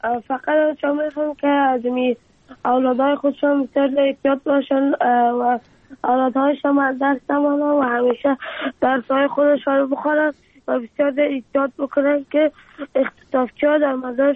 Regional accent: Afghanistan; افغانستان و وطن خودم را بسازم

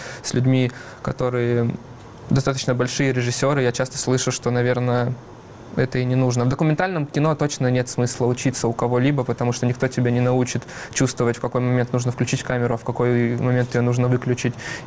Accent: Arsenyev, Primorsky Krai, Russia; also born or lived in Saint Petersburg; now in Moscow, Russia; Приморский край, недалеко от Владивостока, город Арсеньев. Мой город, вот где я там вырос.

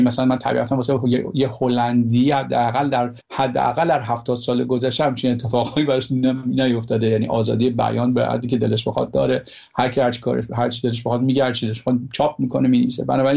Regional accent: Iran; moved away; من ایرانیم، دنیاییو که خودم توش بزرگ شدم از همه بهتر میشستم، با اینکه مثلا دارم 15 سال بیرون از ایران زندگی میکنم،

